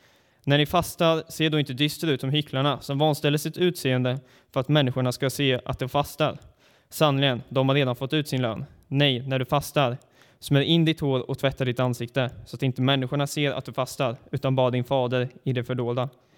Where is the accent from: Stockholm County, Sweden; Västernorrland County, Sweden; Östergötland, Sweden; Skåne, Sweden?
Östergötland, Sweden; Linköping; accent: Östgöta; Annars kommer jag från Linköping från början. Så om det blir bred östgötska så får jag ursäkta mig.